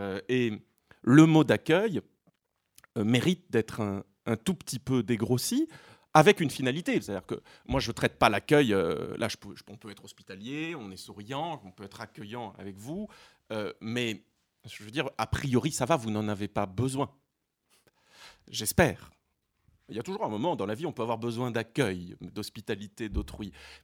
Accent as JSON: {"language": "French", "country": "France", "tie": "born there", "said": "moi, je suis né en France, de parents français, comme tout le monde."}